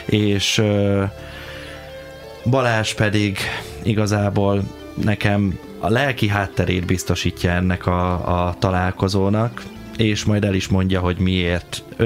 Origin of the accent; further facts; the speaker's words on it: Hungary; mert mi magyarok nem kárpát-medenceiek vagyunk, hanem magyarok vagyunk